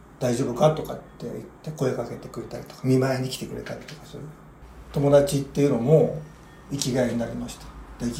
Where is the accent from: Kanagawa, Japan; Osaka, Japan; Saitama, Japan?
Kanagawa, Japan; 僕は神奈川県の片田舎で生まれ育ってます